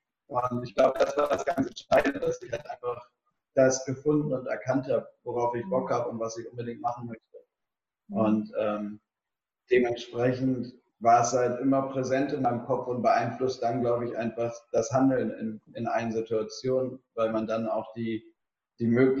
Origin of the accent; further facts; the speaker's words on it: Hamburg, Germany; born there; now in Mecklenburg-Vorpommern, Germany; Ich bin in Hamburg geboren worden und lebe aber in Meckpommern an der Ostseeküste. Bin aber im Norden auf jeden Fall drauf.